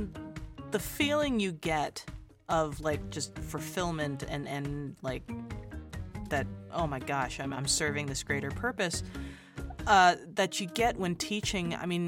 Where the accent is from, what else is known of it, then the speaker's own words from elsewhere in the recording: Great Falls, Montana, United States; Despite the fact that I grew up in Great Falls, Montana, so obviously some ranching and farming out there